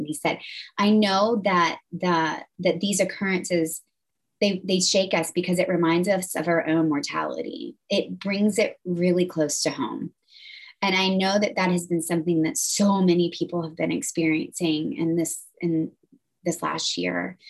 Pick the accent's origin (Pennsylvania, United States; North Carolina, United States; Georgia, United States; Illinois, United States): North Carolina, United States; Boone; We're from Boone, North Carolina. We all grew up in this town together.